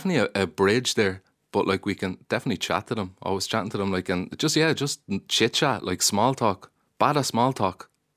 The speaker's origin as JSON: {"language": "English", "town": "Finglas", "region": "Leinster", "country": "Ireland", "tie": "born or raised there"}